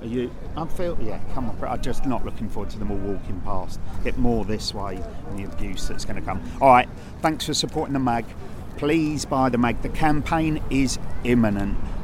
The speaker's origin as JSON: {"language": "English", "region": "London", "country": "United Kingdom", "accent": "Cockney", "said": "I'm a Cockney"}